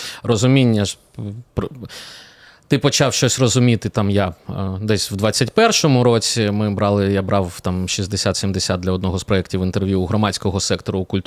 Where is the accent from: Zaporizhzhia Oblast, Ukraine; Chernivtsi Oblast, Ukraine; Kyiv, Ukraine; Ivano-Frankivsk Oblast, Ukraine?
Kyiv, Ukraine; Я киянин сам.